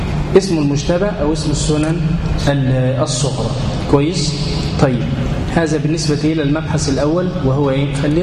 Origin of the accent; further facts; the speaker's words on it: Egypt; طاف في البلاد واستقر عندنا في مصر